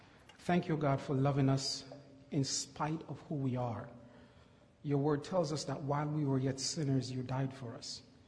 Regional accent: Jamaica; No, I'm from Jamaica, so anything below 65, I'm sorry.

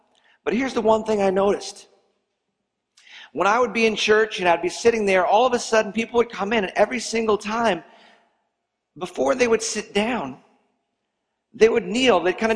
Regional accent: Port Washington, New York, United States; Well, I grew up in Port Washington, an awkward kid that never really felt like I fit in.

